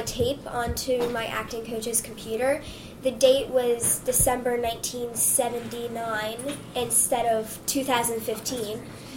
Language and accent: English; United Kingdom; accent: British; I stayed in my British accent the whole time while filming, so...